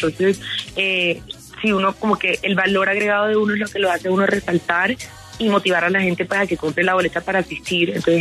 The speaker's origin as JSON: {"language": "Spanish", "country": "Colombia", "said": "Somos 6 cantautores colombianas"}